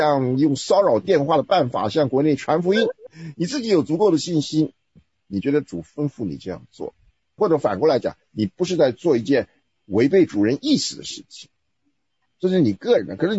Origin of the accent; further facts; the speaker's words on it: China; 我们中国人讲的空虚只是一种我的体会